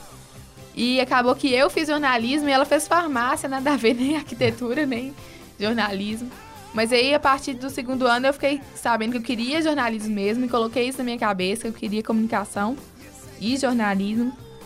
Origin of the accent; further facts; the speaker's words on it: Sete Lagoas, Minas Gerais, Brazil; E quando eu estava no segundo ano do ensino médio, eu sou de Sete Lagoas